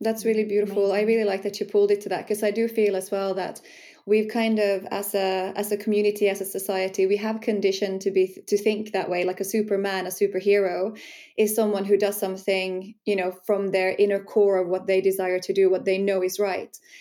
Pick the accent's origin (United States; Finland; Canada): Finland; moved away as an adult; also born or lived in New Zealand; I was brought up in Finland, but I left Finland when I was 19 and I went to New Zealand